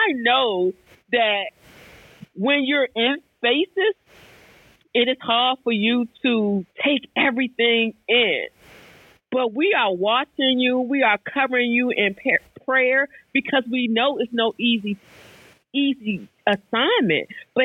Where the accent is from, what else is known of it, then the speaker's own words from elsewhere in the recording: Fort Washington, Maryland, United States; from Fort Washington, Maryland, and I am grateful for this space today.